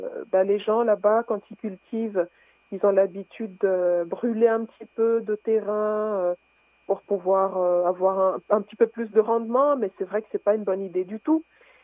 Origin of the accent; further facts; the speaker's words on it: Morondava, Menabe, Madagascar; Je viens de Morondave, j'ai grandi à Morondave, je suis née à Morondave, j'ai grandi à Morondave. C'est une ville qui se situe dans le sud-ouest de Madagascar.